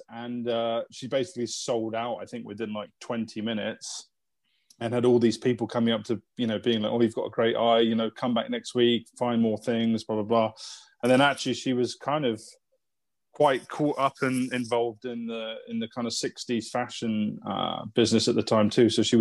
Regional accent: London, United Kingdom; I'm born and bred in London.

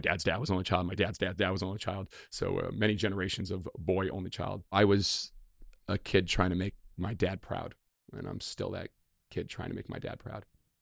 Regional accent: Boston, Massachusetts, United States; And you know, I grew up outside of Fenway and I had a dream to play at Fenway Park, play for the Red Sox.

